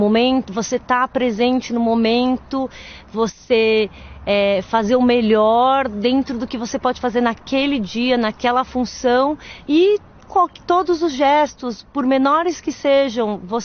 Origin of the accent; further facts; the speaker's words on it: Brazil; also born or lived in Japan; E como boa brasileira, no último dia eu falei, olha, foi muito legal, gostei muito de conhecer.